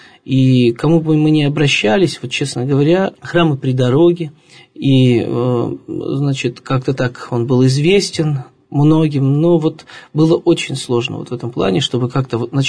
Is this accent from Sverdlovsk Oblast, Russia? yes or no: yes; Polevskoy, Sverdlovsk Oblast, Russia; Мы сами родом из Полевского с матушкой, и я закончил семинарию.